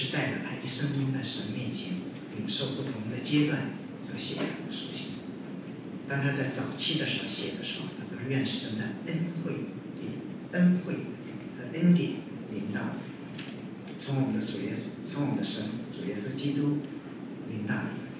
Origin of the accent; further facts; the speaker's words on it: China; 像我们中国人在信耶稣之前我们所受的传统或者是宗教的影响